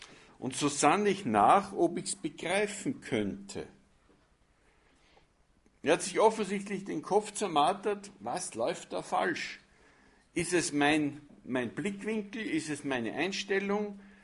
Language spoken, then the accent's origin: German; Salzburg, Austria; ich habe meine Jugend, meine Kindheit in der Gemeinde in Salzburg verbracht